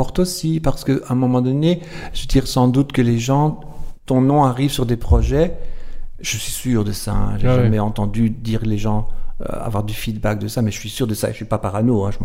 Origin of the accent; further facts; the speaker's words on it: Wallonia, Belgium; born there; Je suis né dans le Borinage, qui est donc le pays... c'est là où il y avait des charbonnages